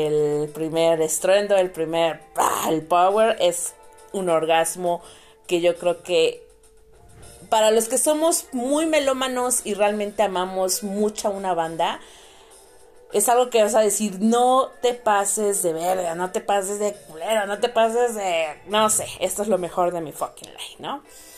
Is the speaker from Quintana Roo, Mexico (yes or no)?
no; Puebla, Mexico; soy foránea de Ciudad de México, no estoy mero mero en Ciudad de México, donde se presentan los eventos. Yo soy de Puebla, estoy a 1 hora de Ciudad de México